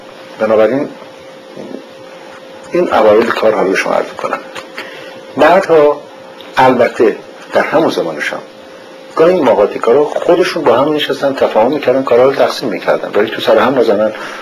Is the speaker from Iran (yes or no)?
yes; Iran; moved away as an adult; من آخری که از ایران آمدم